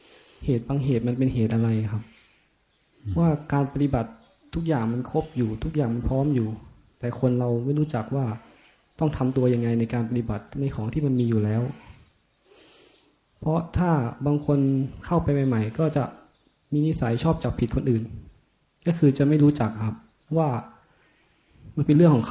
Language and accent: Thai; Chai Nat, Thailand; เป็นอยู่จังหวัดชัยนาทครับ